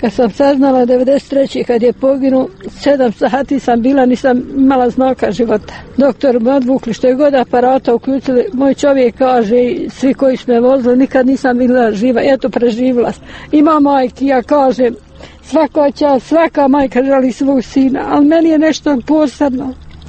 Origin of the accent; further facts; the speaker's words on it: Bratunac, Republika Srpska, Bosnia & Herzegovina; iz Bratunca sam, izgubila sam svog sina 21 godinu